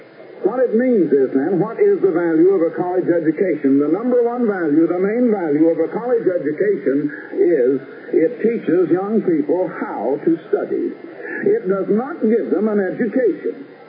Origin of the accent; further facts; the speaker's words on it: Iowa, United States; also born or lived in Illinois; So I have lived in Illinois as well as Iowa. I was born and raised in Iowa, went completely through school in Iowa.